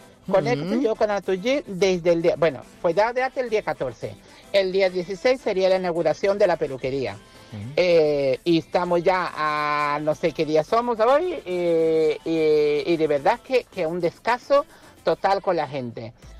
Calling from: Madrid, Community of Madrid, Spain; soy aquí de Madrid, de la avenida de Niza, número 51.

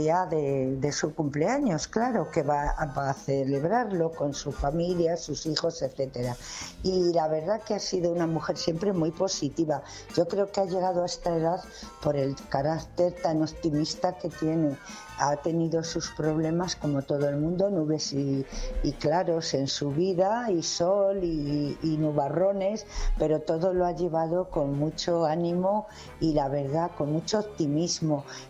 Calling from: Valladolid, Castile and León, Spain; de Valladolid.

